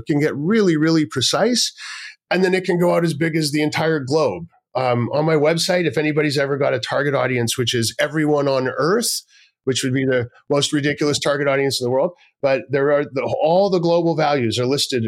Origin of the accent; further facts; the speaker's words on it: Canada; I mean, as a Canadian, I was like, oh, I want Canada to have its own region.